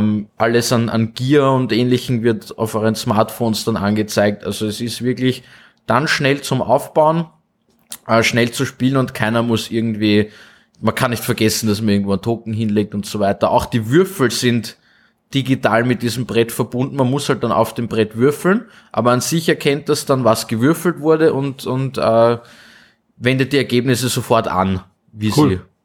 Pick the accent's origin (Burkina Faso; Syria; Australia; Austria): Austria; Also ich bin nicht der einzige Österreicher mit einem Ticket für Atlanta